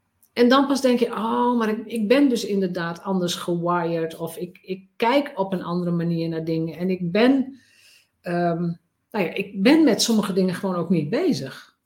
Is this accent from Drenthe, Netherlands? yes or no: yes; Drenthe, Netherlands; En ik kom uit Drenthe, dus voor de Nederlanders, Drenthe is heel geaard, heel gegrond.